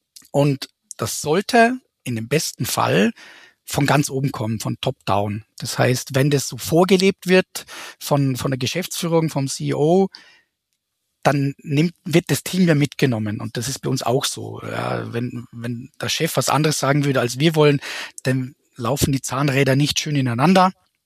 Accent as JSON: {"language": "German", "region": "Vorarlberg", "country": "Austria", "said": "dass ich als Vorarlberger, für alle, die das jetzt noch nicht kennen, Westösterreich, sozusagen direkt am Bodensee, mehr oder weniger dreisprachig bin."}